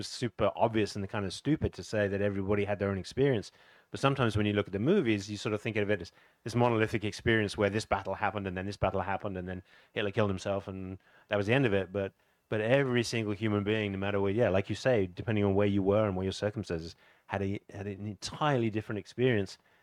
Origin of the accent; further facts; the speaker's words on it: England, United Kingdom; I grew up in England where everyone was always obsessed with World War One, and particularly World War Two